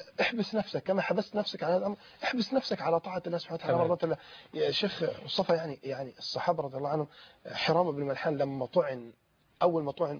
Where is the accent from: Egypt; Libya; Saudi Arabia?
Egypt; وال11 لاعب دولي عارفين ان دلوقتي عندنا في مصر النهارده هيصل الماتش سيبدا وقت الصلاه